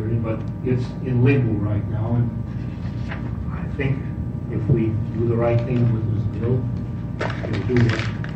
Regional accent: Lebanon, Oregon, United States; from Lebanon, Oregon.

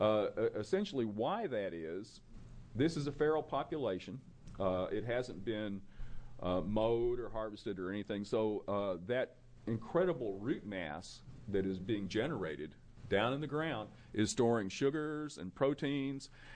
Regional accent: Texas, United States; as it does in my home state of Texas

